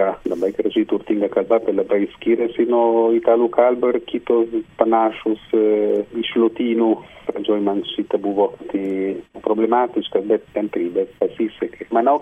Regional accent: Italy; Lithuanian is a second language; Bendrai žmonės gal vertina, kaip italas, nu, turiu daugiau tą galimybę bendrauti spontaniškai

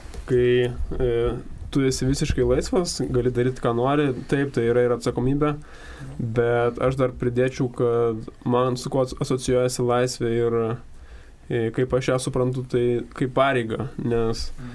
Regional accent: Kretinga, Klaipėda County, Lithuania; esu kilęs iš Kretingos

